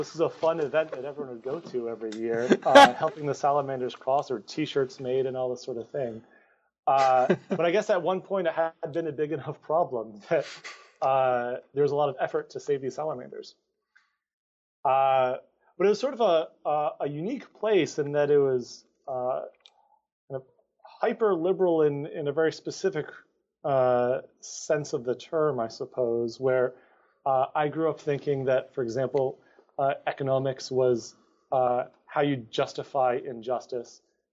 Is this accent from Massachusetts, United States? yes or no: yes; Amherst, Massachusetts, United States; So I grew up in a bit of a hippie town. I grew up in Amherst, Massachusetts. So that's a five-college town.